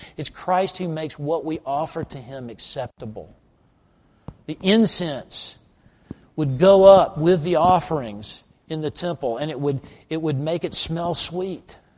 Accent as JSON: {"language": "English", "region": "the South", "country": "United States", "said": "And today, you know, I came from the South."}